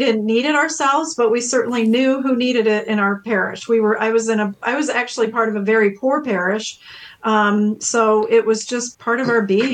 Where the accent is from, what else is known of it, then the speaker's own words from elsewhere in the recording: Omaha, Nebraska, United States; I grew up in Omaha, Nebraska, so I am a definite Midwestern gal.